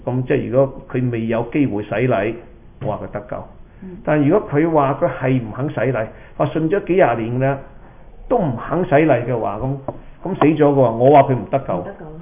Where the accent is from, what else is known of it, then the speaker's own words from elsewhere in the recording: China; 我哋中國人有一句話叫人洗心革面啊嘛